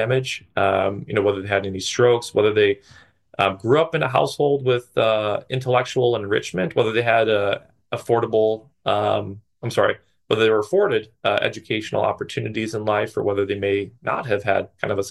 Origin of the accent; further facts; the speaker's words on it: Minnesota, United States; get accepted to my home state, University of Minnesota.